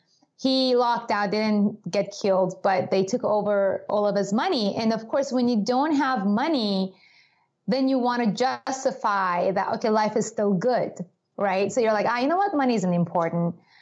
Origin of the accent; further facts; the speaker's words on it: Iran; I grew up in Iran. And in Iran, it was after the revolution.